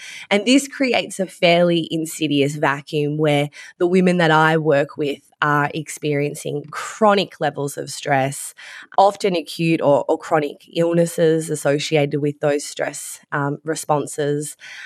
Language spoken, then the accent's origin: English; Victoria, Australia; I'm a very proud Barbara woman. I hail from Innisfail, Herberton, Atherton, but I'm born and raised here on Kulin Country.